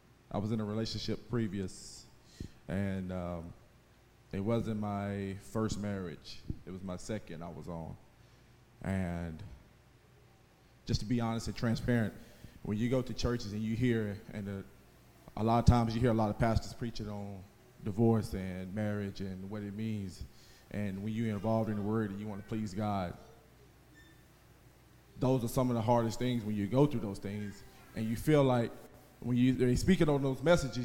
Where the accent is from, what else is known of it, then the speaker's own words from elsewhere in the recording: Huntington, Tennessee, United States; I'm from a small town in West Tennessee called Huntington, Tennessee. If you don't know, it's close to Jackson, Tennessee. It's about 30 minutes northeast of Jackson, Tennessee.